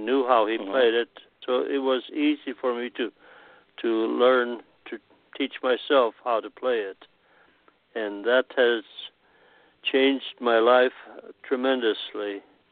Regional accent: Naselle, Washington, United States; I grew up in Nassau, Washington, small town in southwest Washington State. And it was basically, when I was young, it was basically a Finnish community with three Finnish churches, Congregational, Lutheran, and Assembly of God.

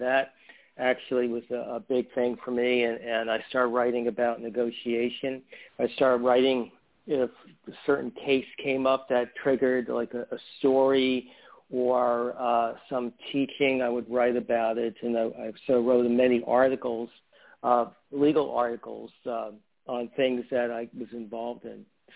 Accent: Bronx, New York, United States; my family growing up in the Bronx, my father was probably the only one who bought the New York Times.

